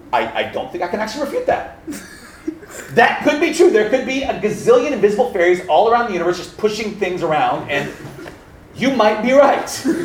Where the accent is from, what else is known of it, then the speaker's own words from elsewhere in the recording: Deep South, United States; so I'm from the Deep South. When I say the Deep South, I mean Duck Dynasty South.